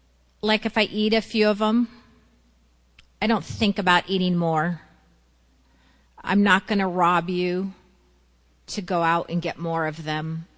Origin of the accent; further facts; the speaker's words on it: San Bernardino, California, United States; And I'm an Eskimo from San Bernardino. Not a lot of us. And there are none now. It was an awful place to grow up. Hated it. It's smoggy, hot, horrible.